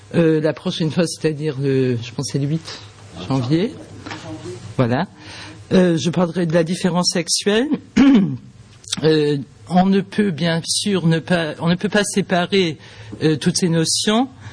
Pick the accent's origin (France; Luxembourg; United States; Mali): Luxembourg; accent: Luxembourgish; J'ai un accent luxembourgeois, si vous ne me comprenez pas, il faut me le dire.